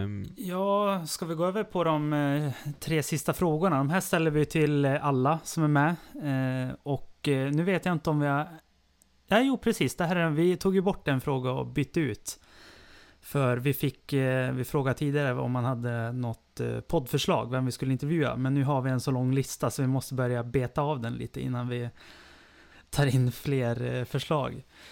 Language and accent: Swedish; Sweden; för jag kan ju bara se på mig som svensk, vi är ju liksom broderfolk annars, Norge och Sverige